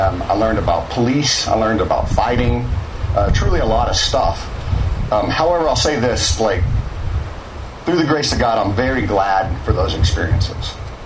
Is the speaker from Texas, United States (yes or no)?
yes; Lubbock, Texas, United States; born there; I was born in Lubbock. My parents were 19 years old when they had me.